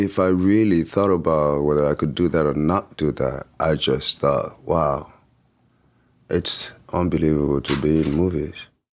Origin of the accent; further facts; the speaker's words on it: Lyon, Auvergne-Rhône-Alpes, France; English is a second language; growing up in France and thinking that I knew better.